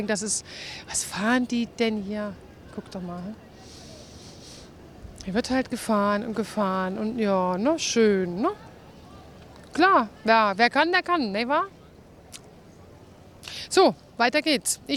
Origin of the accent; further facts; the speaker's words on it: Berlin, Germany; Ich komme aus Berlin und wir wollen heute wissen, wie lebt sich's denn in Erfurt?